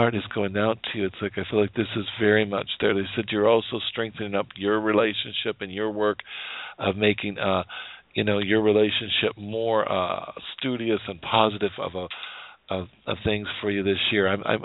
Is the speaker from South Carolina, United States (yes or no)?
no; Wyoming, United States; I forgot after living in Florida how cold outside could be, you know, with these other weather. I'm from Wyoming.